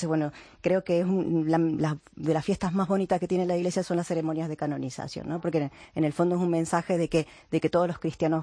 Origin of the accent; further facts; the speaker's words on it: Argentina; siendo también de la tierra de donde vengo, de Argentina